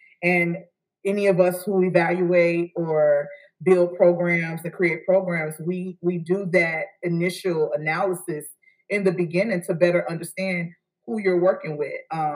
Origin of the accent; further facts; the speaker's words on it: Chicago, Illinois, United States; we born and raised in Chicago, but I bet you that we have some shared cultural things because our families migrated from the South and came to Chicago